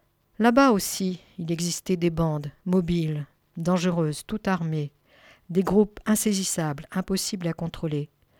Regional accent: Brittany, France; Moi, je suis originaire du Finistère

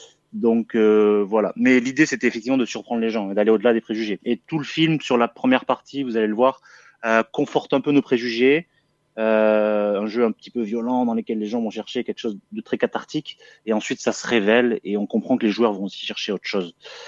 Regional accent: Alès, Occitanie, France; les forêts environnantes de Florac ou de chez moi à Alès

